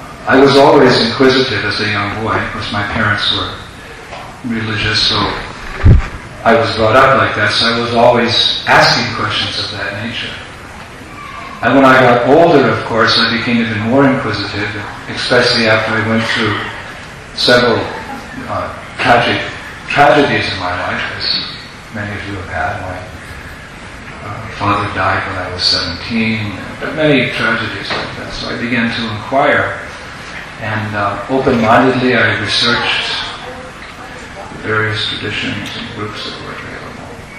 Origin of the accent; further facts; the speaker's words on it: United States; moved away; actually I left America in 1970 and didn't come back for almost 30 years. So sometimes I forget I'm American.